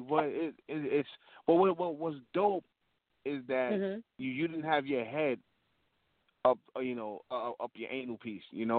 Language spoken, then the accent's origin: English; Bronx, New York, United States; And I'm from the Bronx, so of course I'm you know, do what I do, sponsor anything in the Bronx.